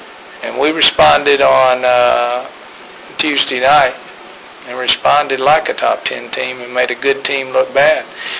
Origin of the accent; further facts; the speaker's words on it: Dallas, Texas, United States; I love you Texans, but I grew up in Dallas.